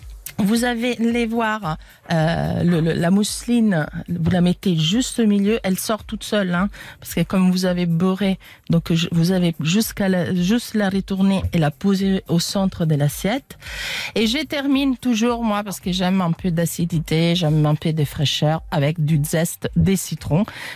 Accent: Italy; Moi, vous savez, je suis italienne, je mets toujours du basilic

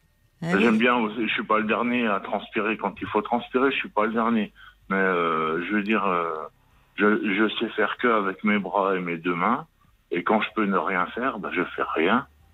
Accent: Bourgogne-Franche-Comté, France; Le sud de Dijon, 10 kilomètres à peu près.

